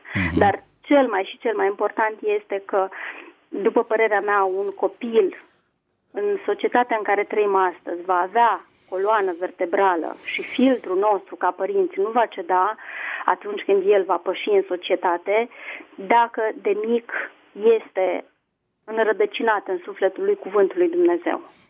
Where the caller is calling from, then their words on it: Bucharest, Romania; din București